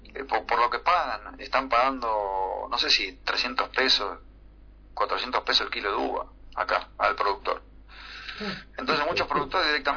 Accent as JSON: {"language": "Spanish", "country": "Argentina", "said": "me está yendo como me está yendo el resto de los argentinos."}